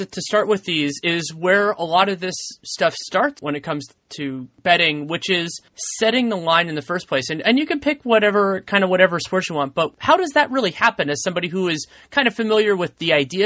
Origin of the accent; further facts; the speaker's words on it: San Francisco, California, United States; Maybe that's growing up in San Francisco.